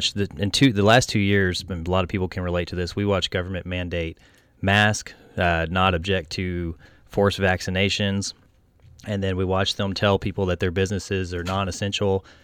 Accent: Brady, Texas, United States; also born or lived in Brownwood; Yes, sir. Yeah, I was born in Brownwood and raised in Brady, with the exception of being in the military and college.

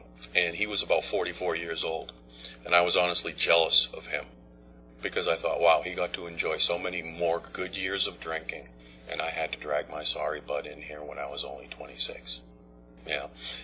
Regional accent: Sharon, Massachusetts, United States; I grew up in Sharon, Massachusetts, 30 miles south of Boston. I grew up one of the education capitals of the world.

